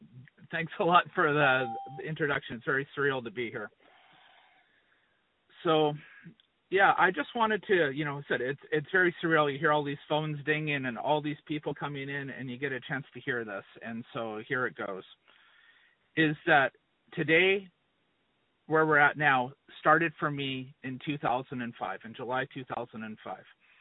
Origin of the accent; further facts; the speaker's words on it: Maple Ridge, British Columbia, Canada